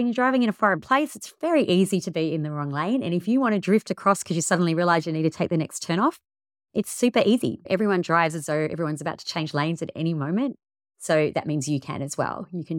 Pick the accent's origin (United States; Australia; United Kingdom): Australia; It does help that I'm from Australia and we drive on the left as well